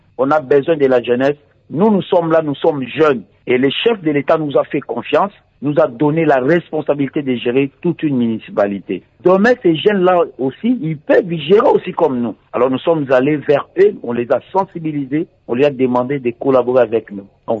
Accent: Ndjili, Kinshasa, DR Congo; il y avait eu vraiment une résurgence de ces phénomènes ici, chez moi, en Ndjili

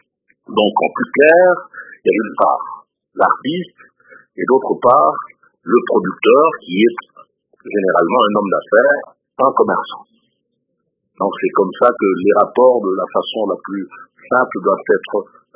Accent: DR Congo; Nous sommes des Congolais, vous l'êtes aussi un peu que moi

